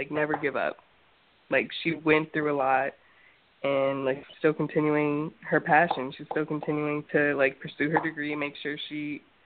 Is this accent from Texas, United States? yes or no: no; Columbus, Ohio, United States; I knew a lot of people since I was from Columbus